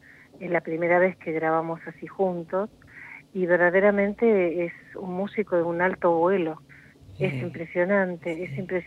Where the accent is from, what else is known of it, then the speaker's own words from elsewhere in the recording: Buenos Aires, Argentina; born there; Soy nacida en Buenos Aires y la llegada que hay al paisaje es distinto que estar viviendo en el paisaje.